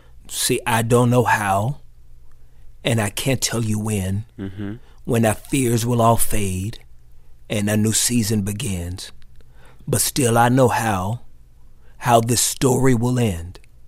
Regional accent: Texas, United States; I'm from Texas, you know.

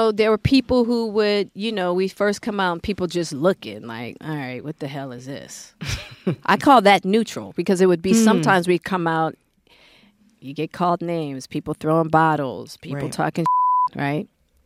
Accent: Hollywood, California, United States; So as a woman, then I'm a Black woman, and then I'm a woman from Hollywood, which is the antithesis.

